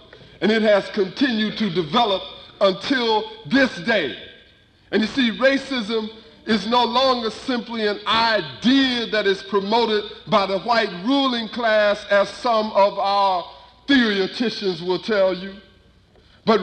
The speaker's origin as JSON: {"language": "English", "town": "Shreveport", "region": "Louisiana", "country": "United States", "tie": "born or raised there", "said": "When I was a little boy growing up in Shreveport, Louisiana, if we wanted to go to the movies"}